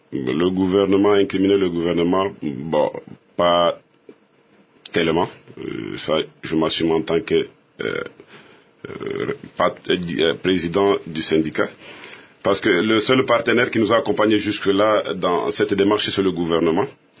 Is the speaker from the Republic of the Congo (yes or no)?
yes; Republic of the Congo; en tant que Congolais d'abord.